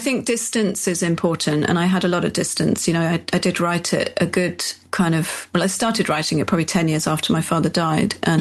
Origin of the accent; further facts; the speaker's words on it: London, United Kingdom; I was raised in London